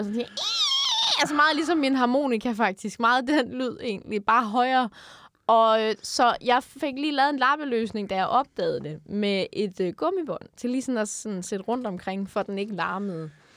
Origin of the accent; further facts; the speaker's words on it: Odense, Region of Southern Denmark, Denmark; og jeg kommer jo fra Odense.